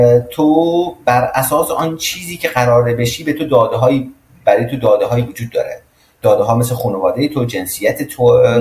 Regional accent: Khorasan, Iran; born there; یکی از خوشبختی های من، یکی از چیزی که واقعا ازش خوشحالم اینه که تو خراسان به دنیا اومدم و زبان فارسی رو میفهمم

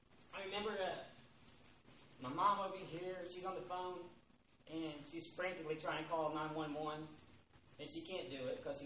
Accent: Columbus, Indiana, United States; I am from Columbus, Indiana

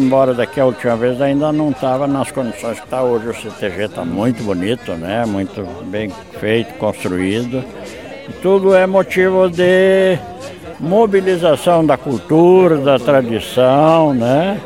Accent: Esmeralda, Rio Grande do Sul, Brazil; also born or lived in Chapecó; Eu sou natural aqui da Esmeralda, minha família toda é daqui. Mas eu morei muitos anos lá em Chapecó.

